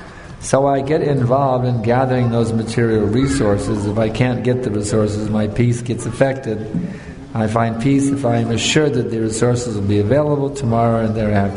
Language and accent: English; South Africa; I came all the way from South Africa to attend this program.